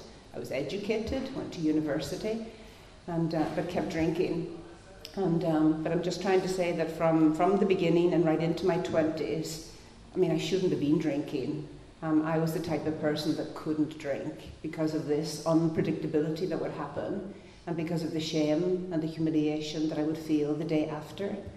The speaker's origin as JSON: {"language": "English", "country": "Ireland", "said": "So as I said, I come from Ireland, drinking, it's just part of the culture."}